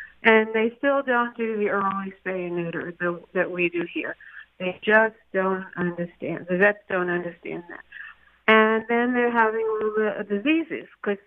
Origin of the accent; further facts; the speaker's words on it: Brooklyn, New York, United States; I grew up in Brooklyn, New York, and we had street dogs on our corner.